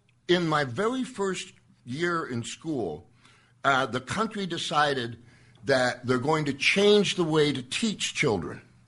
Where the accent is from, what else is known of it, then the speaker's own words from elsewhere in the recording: Saskatoon, Saskatchewan, Canada; born there; I was born in Saskatoon, Saskatchewan, which is one of the coldest places on earth.